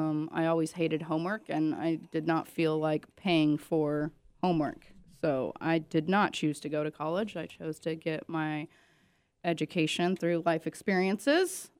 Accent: Martin City, Montana, United States; Well, I'm from Martin City, Montana. I think there's a population of maybe not even 1,000 people in that little town. It's a little drive-by town and next to West Glacier, Montana

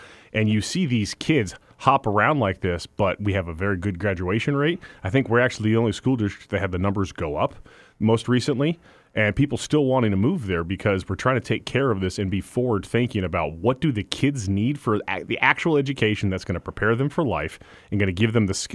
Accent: Alaska, United States; now in Mat-Su, United States; I grew up in the Kenai Peninsula, and now I live in the Mat-Su

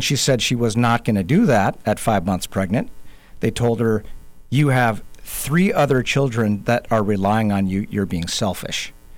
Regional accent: Anchorage, Alaska, United States; born there; So I was born in Anchorage in 1969, and our family was in North Kenai at the time.

